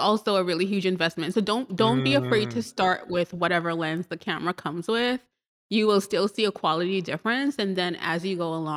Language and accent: English; Trinidad & Tobago; born there; I was born in Trinidad and Tobago. It's a tiny island in the Caribbean.